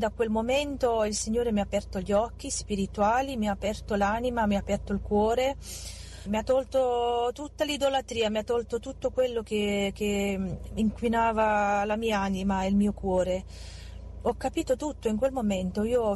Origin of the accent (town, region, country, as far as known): Arad, Arad County, Romania; now in Italy